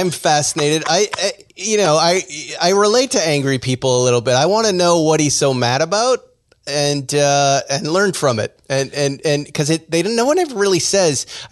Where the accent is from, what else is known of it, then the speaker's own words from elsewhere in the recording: Ireland; I'm Irish. I'm an Irish citizen.